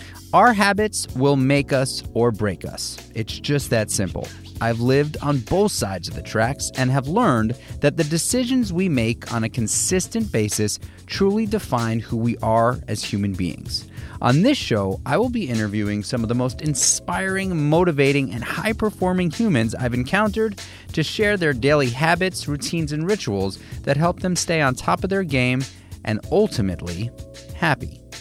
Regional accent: New York City, New York, United States; First of all, I'm born and raised in New York City again.

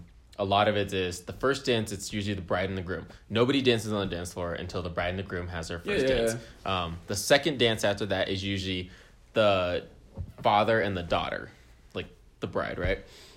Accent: California, United States; because I grew up in California, you know, so I would see the beach probably more times than like you've ever been to the beach.

